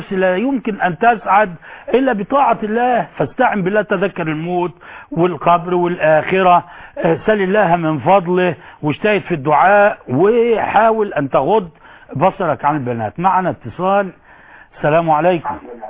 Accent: Cairo, Cairo Governorate, Egypt; من القبور الوهمية الموجود عندنا في القاهرة

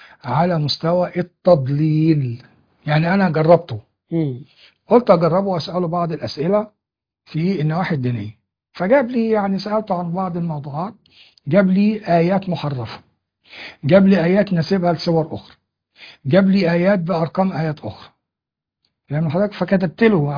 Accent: Egypt; هو الحمد لله ان احنا بلدنا مصر بفضل الله فيها علماء وعلماء اكابر

